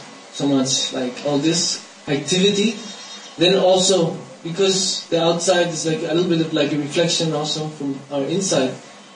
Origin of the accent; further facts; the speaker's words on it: India; English is a second language; But because I grew up in India, so, you know, it's like, it's also my country, you know?